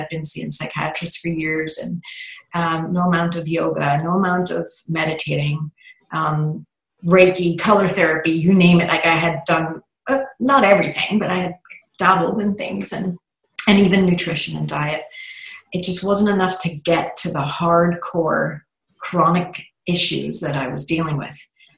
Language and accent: English; Belfast, Northern Ireland, United Kingdom; now in Texas, United States; I currently live in Texas near Austin, but I grew up in Northern Ireland near Belfast. And my time growing up there was extremely challenging.